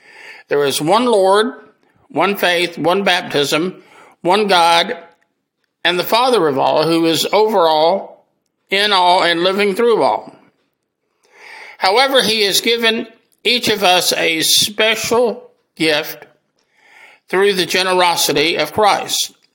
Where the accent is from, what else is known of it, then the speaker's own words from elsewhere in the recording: Greenville, United States; born there; I've lived most of my life in Greenville. I was born in Greenville, and I just think Greenville's a wonderful place.